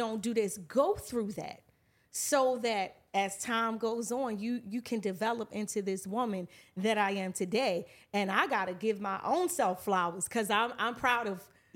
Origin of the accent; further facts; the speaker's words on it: Baltimore, Maryland, United States; I mean, I'm from Baltimore, like the home of The Wire.